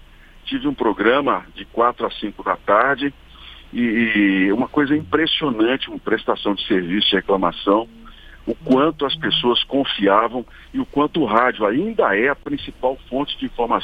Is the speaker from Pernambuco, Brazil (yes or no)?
no; Braúnas, Minas Gerais, Brazil; born there; numa cidade onde nasci, que é Braúnas, no leste do estado